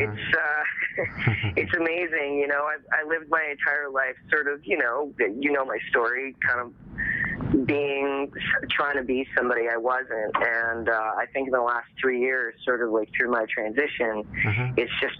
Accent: Toronto, Ontario, Canada; also born or lived in Azores; I'm from Toronto.

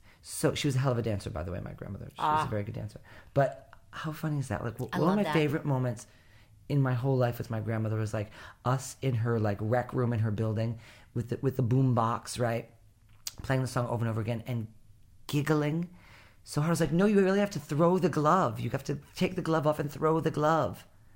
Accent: Cranston, Rhode Island, United States; I'm from Cranston, Rhode Island.

